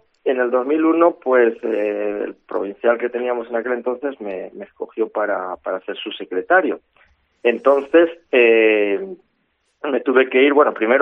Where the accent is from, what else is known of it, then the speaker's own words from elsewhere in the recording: Santa María la Real de Nieva, Castile and León, Spain; also born or lived in Segovia; natural, bueno, pues nací en Segovia, como nacíamos los de mi tiempo, pero bueno, criado en Santa María, ¿no? Santa María la Real de Nieva, ahí estuve hasta los 11 años, con mis padres y hermanos